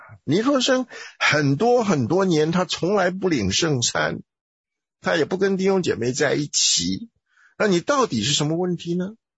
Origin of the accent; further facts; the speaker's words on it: Taiwan; 你宁愿做一个我们台湾人最喜欢讲的背黑锅的人啊